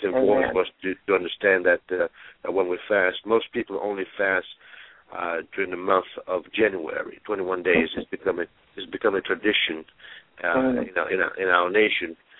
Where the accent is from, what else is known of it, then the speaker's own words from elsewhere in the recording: London, United Kingdom; also born or lived in Mauritius; now in Louisville, United States; But I was born in a little tropical island called Mauritius. I was raised in England, London, England, and but I moved to the United States a while ago